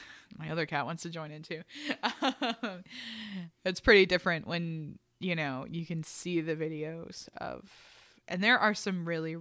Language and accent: English; United States; And we're American, so it's like, what were our perspectives on it and everything?